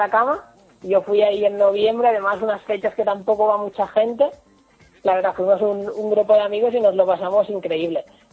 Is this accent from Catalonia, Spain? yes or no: yes; Barcelona, Catalonia, Spain; now in Chile; aunque sea de Barcelona